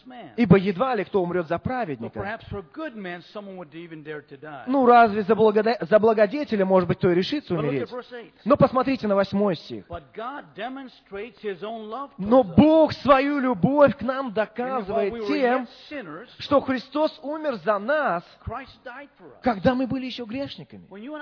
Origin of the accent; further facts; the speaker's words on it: California, United States; я родился и вырос в городе, в Калифорнии. Это пустыня. Это глубоко-глубоко в пустыне. Там песок, кактусы, скорпионы